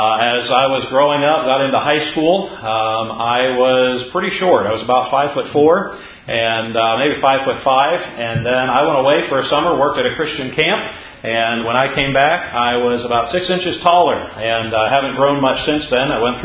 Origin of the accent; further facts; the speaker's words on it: Pennsylvania, United States; I grew up in Pennsylvania. Actually, my wife and I, we grew up in Pennsylvania, grew up about 10 minutes away from each other